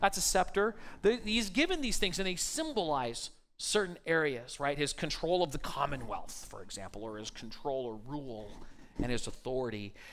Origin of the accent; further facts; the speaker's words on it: United States; I'm an American, so raw America, I don't have a king